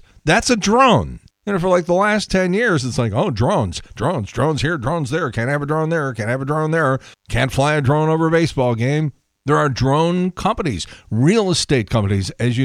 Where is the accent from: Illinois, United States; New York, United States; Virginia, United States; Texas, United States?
Illinois, United States; Chicago; But the best one I got was an offer from my hometown in Chicago at a radio station called WCKG.